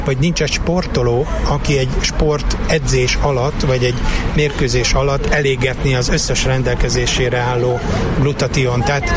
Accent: Szeged, Csongrád-Csanád, Hungary; Én szegedi vagyok, nálunk a kézilabda és a kajakkenu az elsődleges sportok

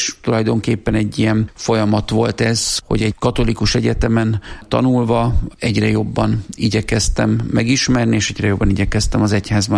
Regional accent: Körmend, Vas, Hungary; Körmenden születtem, és az életem első két évtizede az ehhez a Vas megyei kisvároshoz kötődik.

